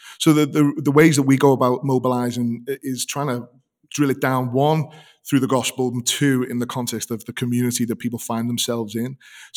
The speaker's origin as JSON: {"language": "English", "country": "United Kingdom", "said": "You know, I'm British and we're not very good at honoring people."}